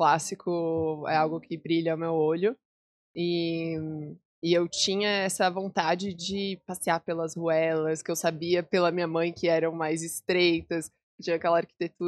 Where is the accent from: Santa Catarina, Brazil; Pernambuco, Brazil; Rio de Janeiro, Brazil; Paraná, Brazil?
Santa Catarina, Brazil; Florianópolis; also born or lived in Porto Alegre; Então, eu nasci em Porto Alegre, mas eu me sinto também de Floripa porque eu morei a vida inteira aqui, fiz colégio, fiz faculdade, fiz tudo aqui.